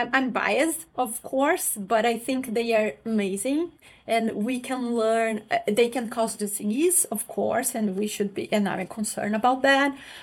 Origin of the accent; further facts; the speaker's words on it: Brazil; English is a second language; now in United States; So I'm from Brazil. I got my DVM in Brazil.